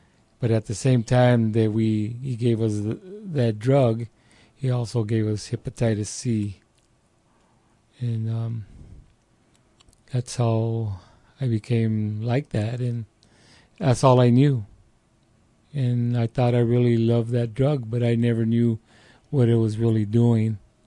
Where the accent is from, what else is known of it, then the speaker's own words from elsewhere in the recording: Fullerton, California, United States; Well, I grew up there in Fullerton, California